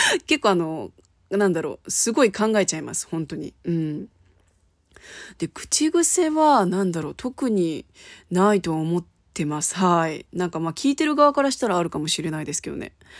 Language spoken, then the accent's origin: Japanese; Kansai, Japan; あとは関西人なんで